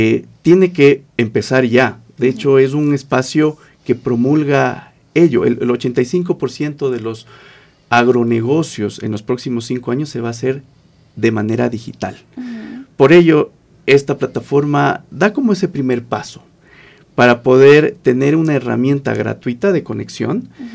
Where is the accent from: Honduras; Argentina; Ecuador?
Ecuador; Justamente la intención es encontrarnos como ecuatorianos productivos y también con el mundo.